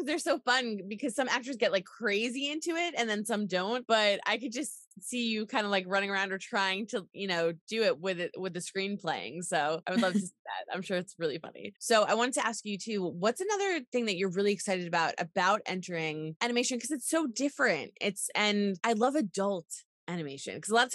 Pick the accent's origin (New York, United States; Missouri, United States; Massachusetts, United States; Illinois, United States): New York, United States; I'm a New Yorker.